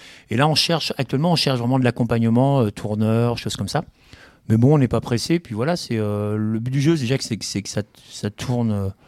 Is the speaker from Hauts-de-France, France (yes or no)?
no; Pays de la Loire, France; parce que je suis mayennais du Nord-Mayenne, quoi.